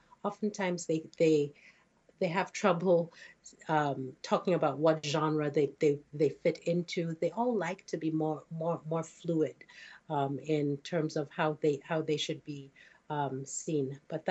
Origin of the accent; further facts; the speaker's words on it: Nigeria; So, for example, I'm from Nigeria. English is our first language.